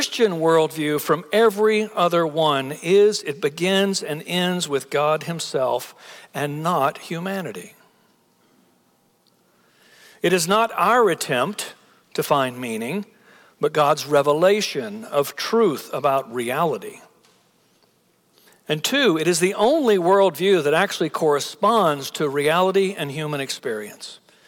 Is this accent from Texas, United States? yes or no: yes; Plano, Texas, United States; I don't live far from here. I'm from Plano, so I didn't have to travel too far.